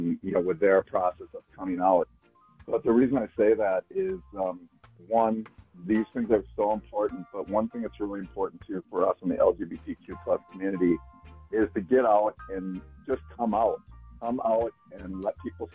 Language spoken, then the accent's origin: English; Durand, Wisconsin, United States; growing up in Wisconsin in a small town called Durand. My dad being a head football coach and me playing sports myself all the way through college.